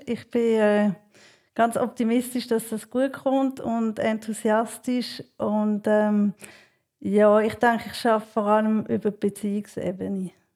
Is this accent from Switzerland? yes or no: yes; Basel, Basel-Stadt, Switzerland; Ich bin in Basel aufgewachsen, wie man gehört. Ich habe dort Matur gemacht.